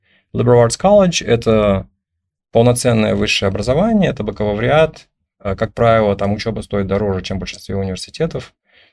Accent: Almaty, Kazakhstan; also born or lived in United States; я родился и вырос в Алмате, закончил Казахский госуниверситет в 97 году

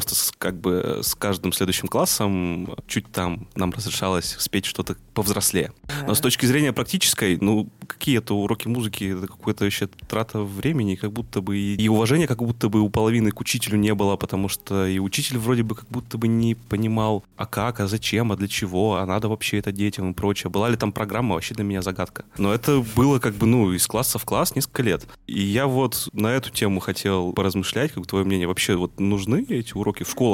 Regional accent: Arkhangelsk Oblast, Russia; Я просто не из крупного города сам, я из Архангельска. Даже из Архангельской области, из поселка городского типа.

